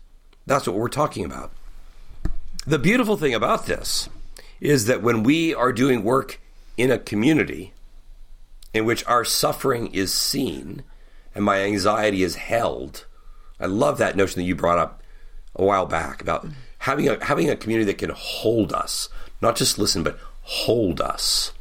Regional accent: Ohio, United States; I was born and reared in Eastern Ohio, and my parents were in their mid-40s when I was born.

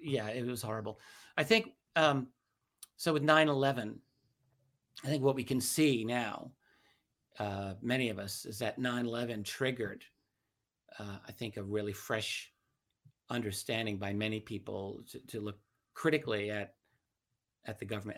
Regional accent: New York City, New York, United States; I'm from New York City. My father was not only a retired New York City police officer for many years, but worked at the World Trade Center in New York City for 7 years

